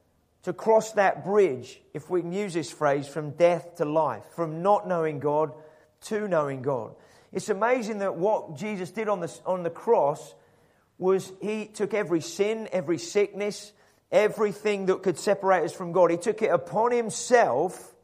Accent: Scotland, United Kingdom; I don't particularly think of myself as just Scottish, independent, separate from England.

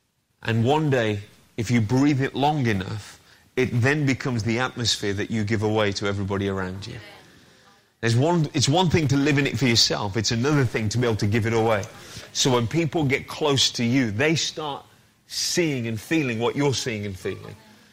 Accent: Wolverhampton, West Midlands, United Kingdom; I come from Wolverhampton.

